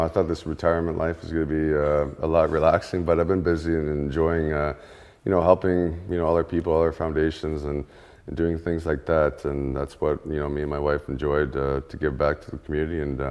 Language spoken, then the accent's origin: English; Ontario, Canada; we're from Ontario, Canada